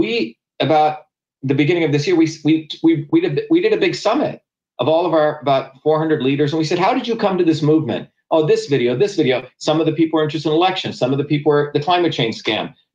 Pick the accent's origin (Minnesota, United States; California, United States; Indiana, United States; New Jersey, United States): New Jersey, United States; my family's, my people, you want to call it, and where I grew up in New Jersey